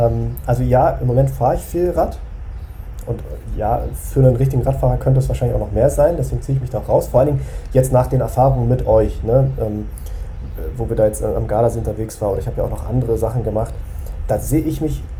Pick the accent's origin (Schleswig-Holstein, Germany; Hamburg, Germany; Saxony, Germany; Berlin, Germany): Berlin, Germany; Ich komme ja aus Berlin, ne? Da ist ja eigentlich nichts mit Bergen.